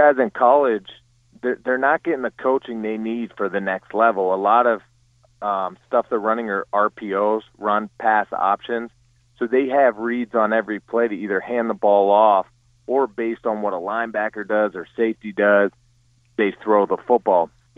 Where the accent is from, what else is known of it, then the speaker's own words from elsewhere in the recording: Toledo, Ohio, United States; And I'm not just saying that because I was from Toledo